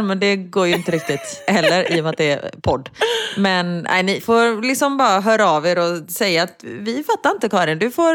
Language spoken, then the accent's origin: Swedish; Gothenburg, Västra Götaland County, Sweden; accent: Gothenburg; Hon bara, man hör verkligen att du har varit hemma i Göteborg under lovet. Jag bara, va? Hon bara, du pratar som göteborgska.